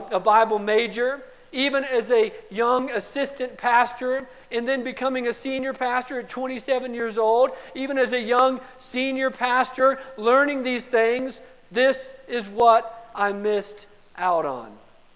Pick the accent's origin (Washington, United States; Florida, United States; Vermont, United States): Florida, United States; West Palm Beach; also born or lived in Gallup, New Mexico; I was born in Gallup, New Mexico. Most of you understand that, and lived for about 8 months on the Navajo Indian Reservation before my dad got a collapsed lung, my mom got a blood clot, and I was taken, they moved back to South Florida, to West Palm Beach, Florida, for 8 years.